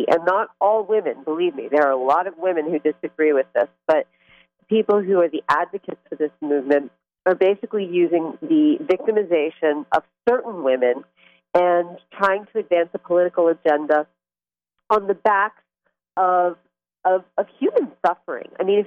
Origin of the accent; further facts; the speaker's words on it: Pennsylvania, United States; I'm from Pennsylvania, and I love Michigan, by the way.